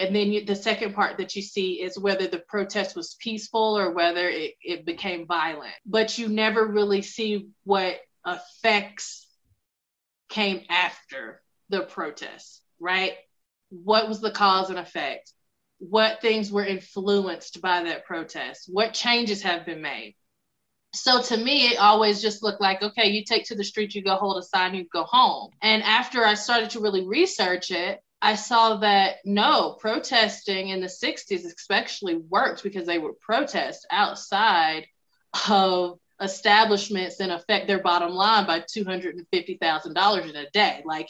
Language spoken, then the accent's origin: English; the South, United States; accent: Southern twang; because I'm from the South. And I have worked since I'm now in public speaking. I think you can still hear it from time to time.